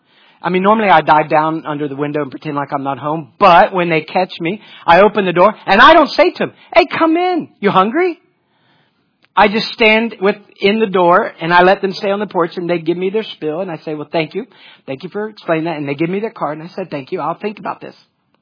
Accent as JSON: {"language": "English", "town": "Columbus", "region": "Ohio", "country": "United States", "tie": "born or raised there", "said": "Listen, I grew up in Columbus, Ohio, and I got married to a Mississippian."}